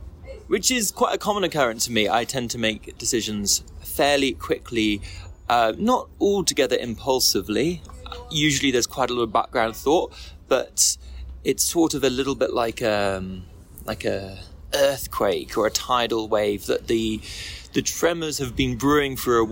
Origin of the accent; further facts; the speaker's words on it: United Kingdom; Being very British, I think I tried to phrase it as diplomatically as possible.